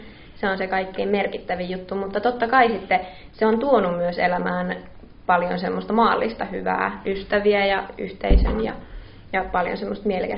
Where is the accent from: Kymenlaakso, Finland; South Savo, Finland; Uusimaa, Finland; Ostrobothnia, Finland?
Ostrobothnia, Finland; Laihia; now in Tampere, Finland; opiskelen tällä hetkellä Tampereella suomen kieltä ja Laihialta on kotoisin alun perin. Ja Uusheräyksen kasvatti kyllä hyvin vahvasti.